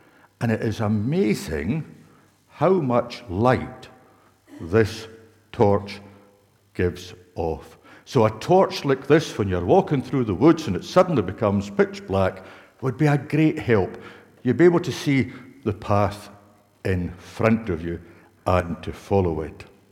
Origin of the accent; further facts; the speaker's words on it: Scotland, United Kingdom; where I grew up in Kintyre